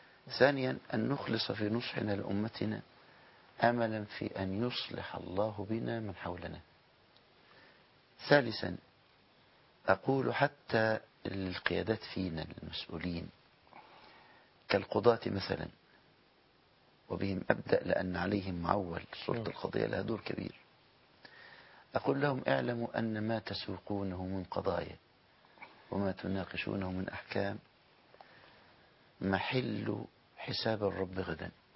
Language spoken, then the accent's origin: Arabic; Egypt; كمسلمين كمصريين